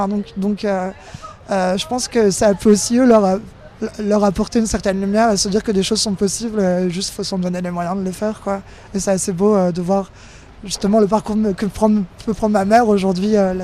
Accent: Hauts-de-France, France; je viens de la Picardie profonde, d'un petit village de 250 habitants qui s'appelle Moller.

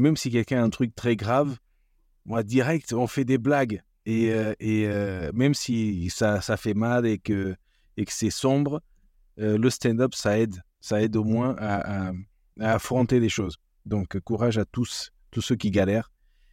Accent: Portugal; also born or lived in England; non mais en fait je suis portugais

